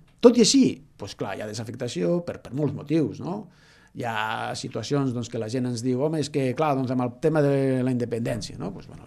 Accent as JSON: {"language": "Catalan", "town": "Falset", "region": "Catalonia", "country": "Spain", "said": "Jo soc de la comarca, soc de Falset, soc del Priorat"}